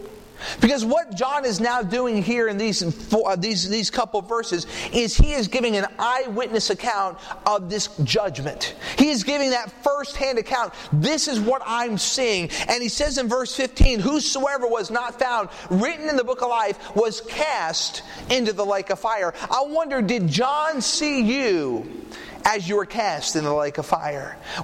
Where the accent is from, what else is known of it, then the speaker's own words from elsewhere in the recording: New Hampshire, United States; I remember growing up in New Hampshire